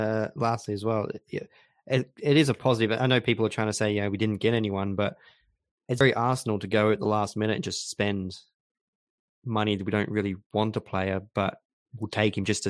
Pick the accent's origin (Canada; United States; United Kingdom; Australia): Australia; I am. I've had to denounce my.